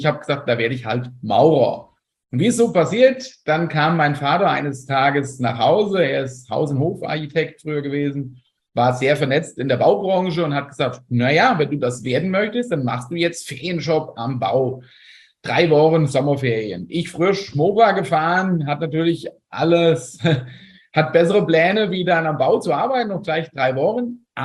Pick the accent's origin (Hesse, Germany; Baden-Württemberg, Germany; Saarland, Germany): Hesse, Germany; Fulda; ich bin aus Fulda